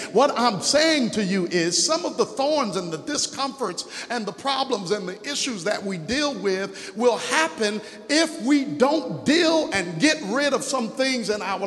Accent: New York, United States; I mean, I'm from New York, so I don't cry.

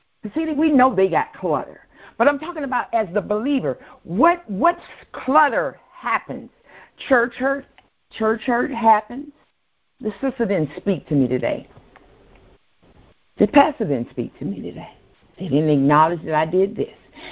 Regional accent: the South, United States; And all I could think about was growing up in the South, my mom, every summer, she would allow us

